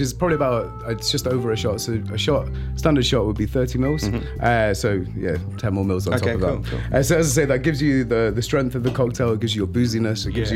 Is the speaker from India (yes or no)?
no; Edinburgh, Scotland, United Kingdom; And so I grew up in Edinburgh. I can guarantee it's very tropical.